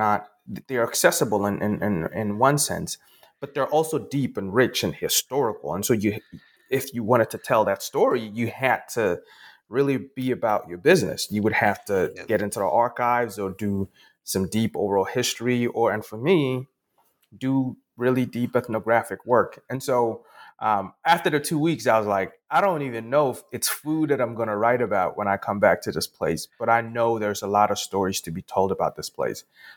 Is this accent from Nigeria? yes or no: no; Ghana; now in United States; very familiar to me as somebody from the African continent. I'm born and raised in Ghana, West Africa. I was used to people telling single stories of where I'm from.